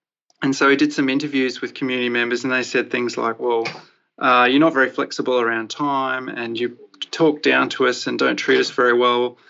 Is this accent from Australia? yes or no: yes; Brisbane, Queensland, Australia; I was born in Brisbane and brought up here.